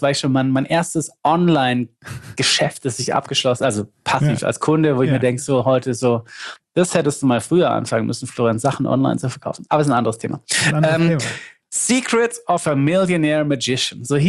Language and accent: German; Lindau, Bavaria, Germany; accent: Swabian